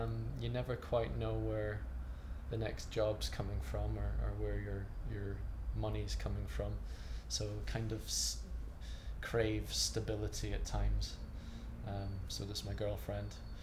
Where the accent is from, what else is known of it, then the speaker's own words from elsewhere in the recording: Scotland, United Kingdom; I'm 29 years old, almost 30, and I'm from Edinburgh. I grew up in the Highlands and based myself in Edinburgh and work between Edinburgh and London.